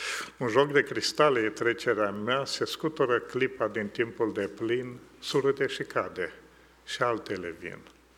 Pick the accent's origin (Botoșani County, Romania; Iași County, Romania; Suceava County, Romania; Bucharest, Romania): Botoșani County, Romania; Botoșani; Și eram din Botoșani și am spus: sigur.